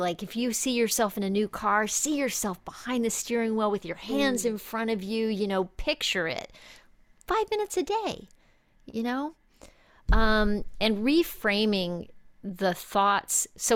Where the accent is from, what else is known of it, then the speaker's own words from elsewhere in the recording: El Paso, Texas, United States; I grew up in El Paso, Texas, and we had big sky, yes.